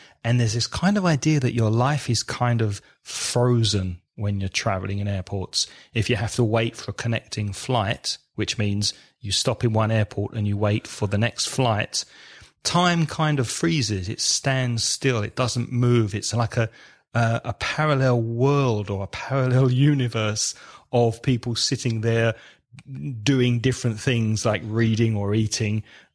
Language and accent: English; England, United Kingdom; I'm English, so I have a special system because English people don't really like speaking to strangers on flights.